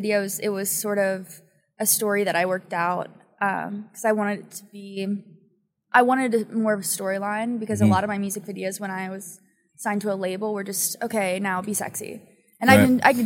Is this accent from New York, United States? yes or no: no; Pennsylvania, United States; I'm from Pennsylvania, so we were navigating it.